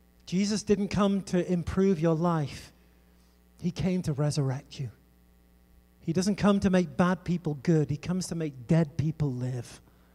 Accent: England, United Kingdom; And I'm from Old England. We're worse.

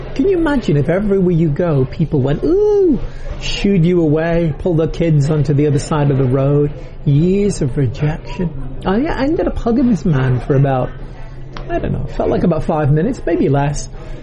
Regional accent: United Kingdom; Now, again, I'm British. I've never met a leper. We don't tend to have a lot of leprosy in Europe.

